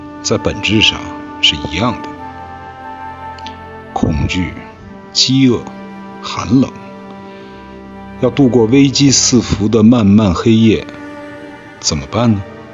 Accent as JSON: {"language": "Chinese", "country": "China", "said": "一毕业我就回国了，目的很简单，我需要知道我来自的国度。"}